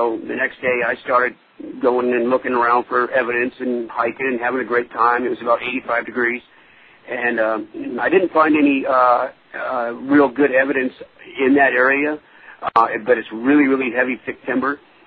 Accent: Salem, Oregon, United States; I'm from Salem, Oregon.

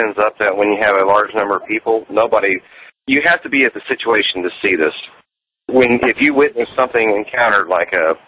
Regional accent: Texas, United States; I grew up in Texas. I thought I knew a lot about bulls, etc.

